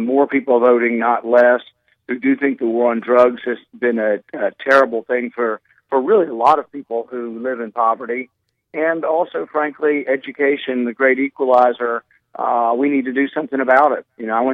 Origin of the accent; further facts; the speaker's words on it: Texas, United States; I grew up in Texas. We've had early voting for a couple of decades.